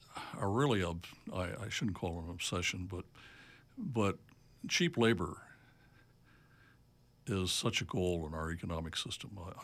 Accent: Wisconsin, United States; Well, I joined the Border Patrol from the upper Midwest. I was born and raised in Wisconsin.

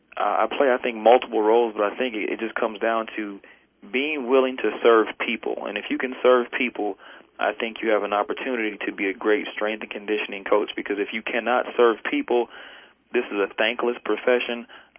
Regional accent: Detroit, Michigan, United States; My first 7 with my hometown team, Detroit Lions

